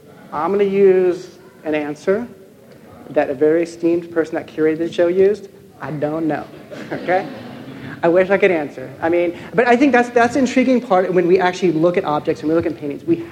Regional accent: Los Angeles, California, United States; it started raining a lot here, and I'm from Los Angeles, it doesn't rain a lot

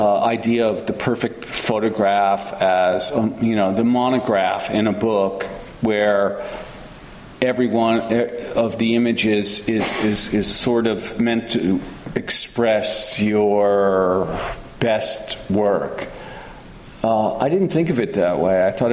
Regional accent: Connecticut, United States; And I bring up Yale a lot, like I'm proud of it or something, but I'm from Connecticut.

